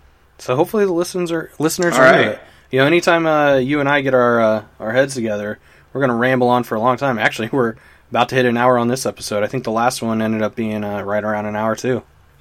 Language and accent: English; Indiana, United States; also born or lived in Pennsylvania; I was raised in Indiana, born in Pennsylvania, but I mean, raised from a baby in Indiana. So I've got a little bit of that Eastern Pennsylvania, and I also lived in the South for a year.